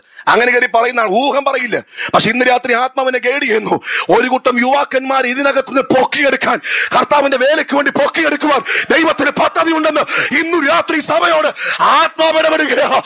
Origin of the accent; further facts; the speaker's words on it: Helibria, Kerala, India; born there; ഏലപ്പാറയ്ക്ക് അടുത്ത് ഹെലിബ്രിയ എന്റെ ജന്മസ്ഥലവാ.